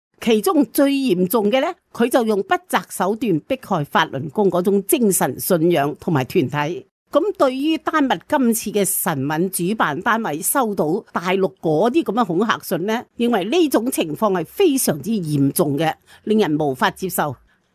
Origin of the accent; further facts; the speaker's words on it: Hong Kong; 作为香港人系一定要关心噶噃